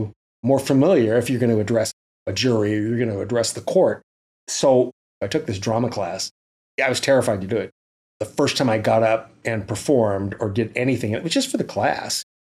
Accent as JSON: {"language": "English", "town": "Emmett", "region": "Idaho", "country": "United States", "tie": "born or raised there", "also_born_or_lived": "Portland, Oregon", "said": "I was born in Portland, Oregon. My folks, when I was really young, divorced, and I ended up going to Idaho."}